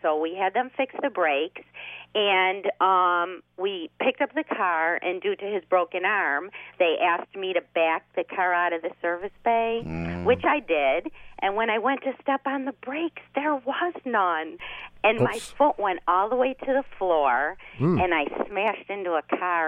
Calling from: Buffalo, New York, United States; from Buffalo.

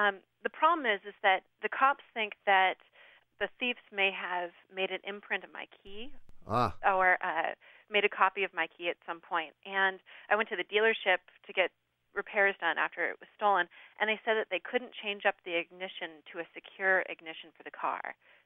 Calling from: Seattle, Washington, United States; I'm calling from Seattle.

